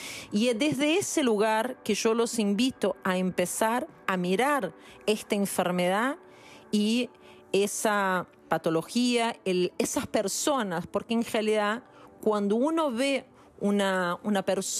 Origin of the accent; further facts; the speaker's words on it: Brazil; moved away; Yo soy brasileña, hace 22 años que estoy acá.